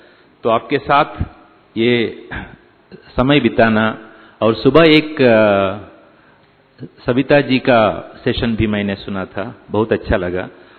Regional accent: South India, India; मैं तो दक्षिण से हूँ

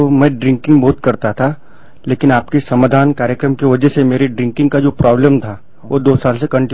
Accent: Nagpur, Maharashtra, India; मैं नागपुर महाराष्ट्र से हूँ

